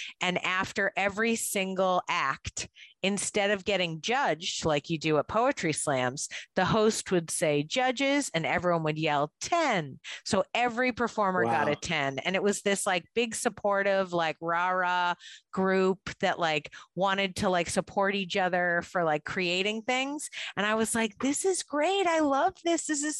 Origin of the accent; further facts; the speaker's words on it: Boston, Massachusetts, United States; Where I'm from Boston originally, so I understand when crowds of people yell at you, go away